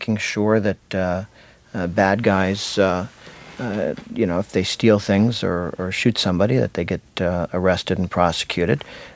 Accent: United States; Well, the good thing about being an American conservative is that you can be both traditionalist and revolutionary

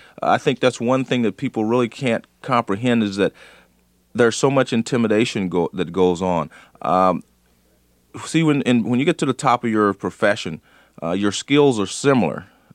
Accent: California, United States; born or raised there

